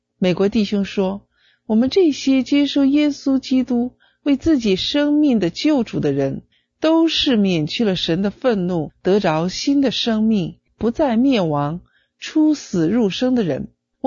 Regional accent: China; now in abroad; 过年是我们中国人的一个大日子，不高兴一下是说不过去的。不过在国外过中国年，因为不放假，大家又都住得比较远

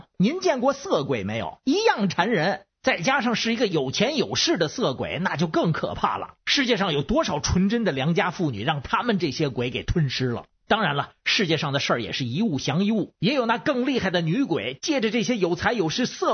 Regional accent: Beijing, China; 我是北京的

